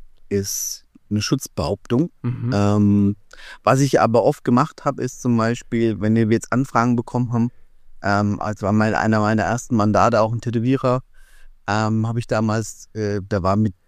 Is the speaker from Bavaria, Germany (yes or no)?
yes; Schweinfurt, Bavaria, Germany; ich komme ja aus Schweinfurt